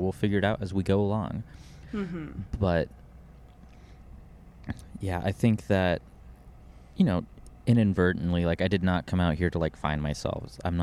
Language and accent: English; Colorado, United States; I am out west from Colorado.